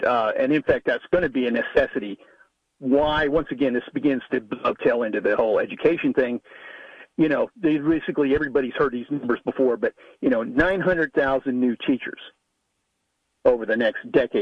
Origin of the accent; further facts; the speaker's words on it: El Paso, Texas, United States; I grew up in El Paso, and I was born and raised out in West Texas, but I grew up pretty much in El Paso